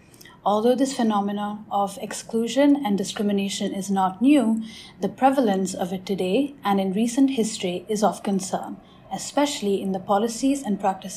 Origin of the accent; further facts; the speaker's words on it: Karnataka, India; in my home state of Karnataka